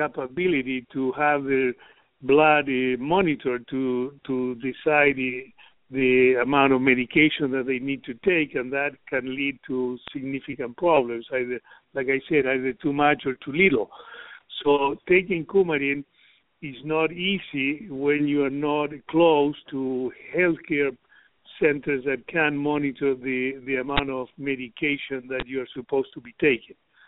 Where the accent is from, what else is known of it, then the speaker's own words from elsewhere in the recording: Argentina; You know, I'm a foreigner. I'm, you know, like you said earlier, I'm from Argentina.